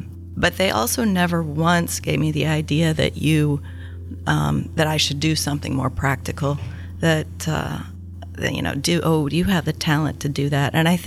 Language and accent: English; St. Louis, Missouri, United States; I grew up in St. Louis, Missouri, and my family is all still there.